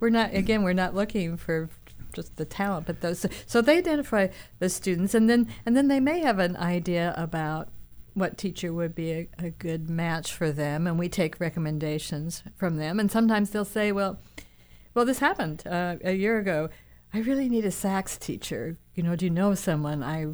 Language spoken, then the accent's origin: English; Salem, United States; Well, I grew up in Salem. I'm a product of this school district.